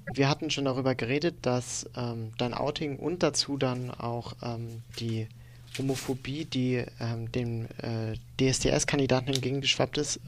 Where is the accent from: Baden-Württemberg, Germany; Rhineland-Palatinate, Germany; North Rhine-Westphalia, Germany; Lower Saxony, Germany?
Baden-Württemberg, Germany; ich komme aus der Nähe von Stuttgart